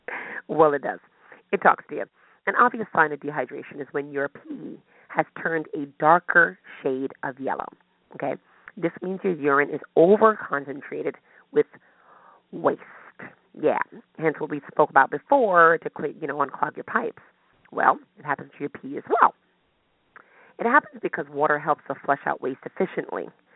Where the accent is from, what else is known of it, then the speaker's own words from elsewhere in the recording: United States; I speak of Americans because I live here and I am an American.